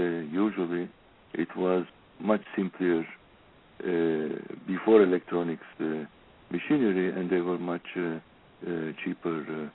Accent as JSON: {"language": "English", "country": "Turkey", "tie": "born or raised there", "moved": "as an adult", "lives_now": "Israel", "said": "I was born in Turkey and I was raised in Turkey and I was in Turkey until I was about 25. And I left Turkey and moved to Israel."}